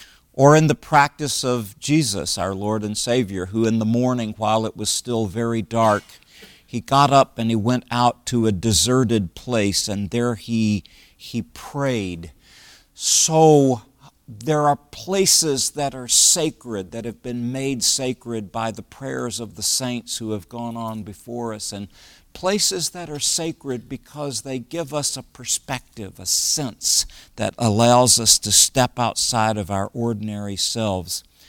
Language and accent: English; Texas, United States; When we grew up in Texas, Sunday was becoming a kind of sort of holy day, but a sort of work day.